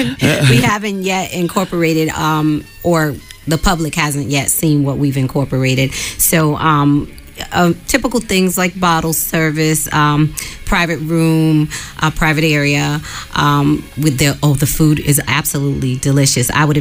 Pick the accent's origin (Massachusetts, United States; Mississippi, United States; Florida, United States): Massachusetts, United States; Boston; Hey, I'm from Boston, born and bred.